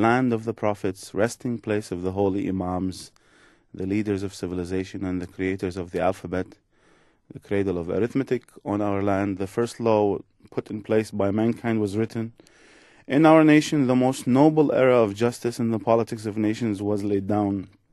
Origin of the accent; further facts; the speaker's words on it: Iraq; I'm not a nationalist, and I grew up in Iraq where, this very same language, with a few tweaks, was used